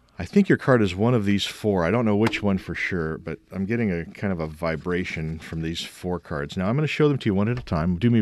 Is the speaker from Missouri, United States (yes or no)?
no; Michigan, United States; I actually make it snow on the audience because I grew up in Michigan